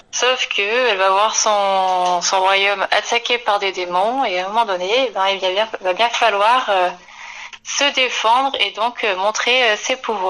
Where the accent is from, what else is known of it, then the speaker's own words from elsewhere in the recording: Gap, Provence-Alpes-Côte d'Azur, France; Bah, c'est les origines. J'ai grandi à Gap, donc... beaucoup de mes projets se passent à Gap encore.